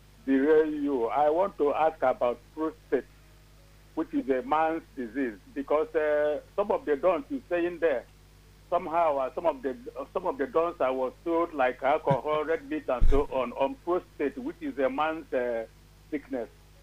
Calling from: Surulere, Lagos, Nigeria; I'm calling from Surulere, in Lagos.

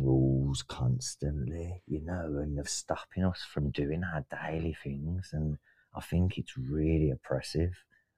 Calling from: Birmingham, West Midlands, United Kingdom; I'm from England, Birmingham.

